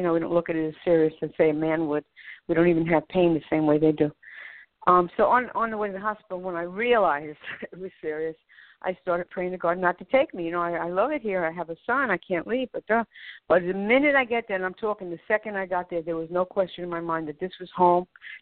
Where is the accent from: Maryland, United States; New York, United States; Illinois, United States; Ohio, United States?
New York, United States; New York City; I grew up in the South Bronx. They did a movie about it called Fort Apache.